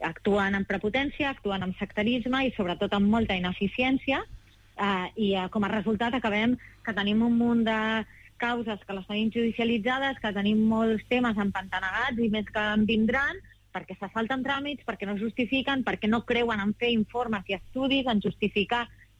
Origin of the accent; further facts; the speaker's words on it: Barcelona, Catalonia, Spain; Els que som barcelonins, que vivim i treballem a Barcelona